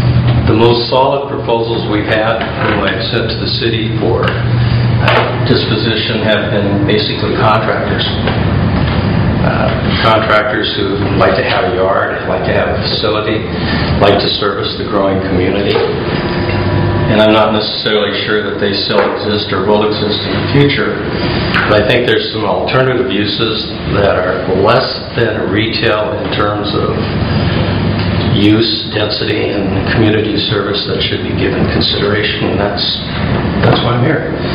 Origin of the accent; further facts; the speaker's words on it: Bremerton, Washington, United States; I grew up in Bremerton when the population was about 18,000.